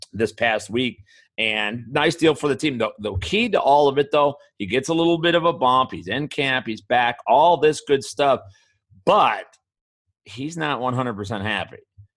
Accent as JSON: {"language": "English", "town": "Chicago", "region": "Illinois", "country": "United States", "lives_now": "Arizona, United States", "said": "Now, remember, I'm down here in Arizona, and I'm in Arizona, and I'm from Chicago, lifelong Bears fan"}